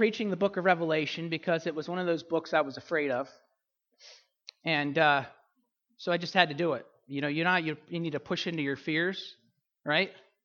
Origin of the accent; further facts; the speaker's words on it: Pennsylvania, United States; accent: Pennsylvania; And I know with my Pennsylvania accent, I may say wonders, but you know what I'm saying.